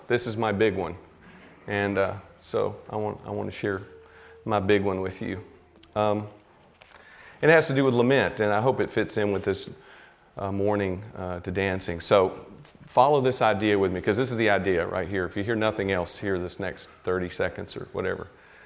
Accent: Nashville, Tennessee, United States; I mean, I grew up in Nashville around great musicians, but I never really fit into that group

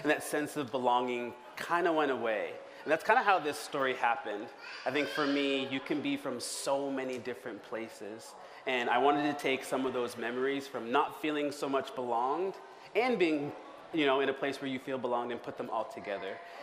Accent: Nova Scotia, Canada; now in Vietnam; I'm actually from Canada. I live in Nova Scotia, but I teach in Vietnam

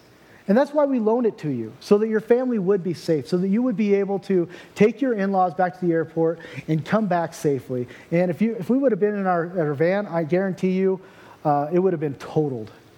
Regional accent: Portland, United States; I was from Portland, and in Portland, at least once a year, we get like 2 feet of snow

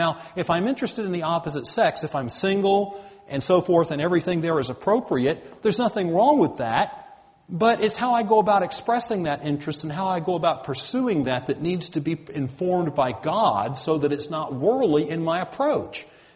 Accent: the South, United States; When I grew up in the South

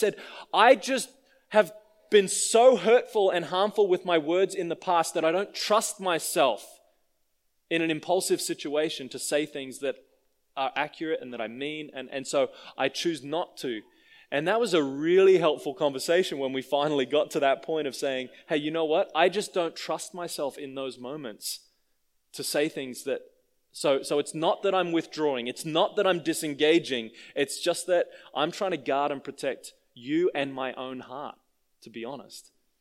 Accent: Australia; When you're a young teenage boy growing up in Australia, you got to learn to be pretty aggressive with your language.

